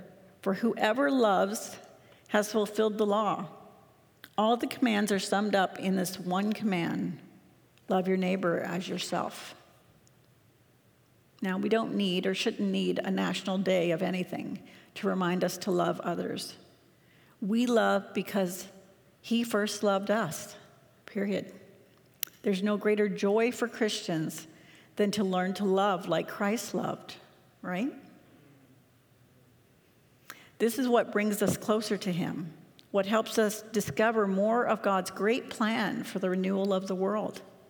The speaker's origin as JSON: {"language": "English", "country": "United States", "tie": "born or raised there", "moved": "as an adult", "lives_now": "Abbotsford, Canada", "said": "I've been in Abbotsford for 31 years, and I've surpassed the 25 years I spent growing up in the United States. So I feel a bit Canadian."}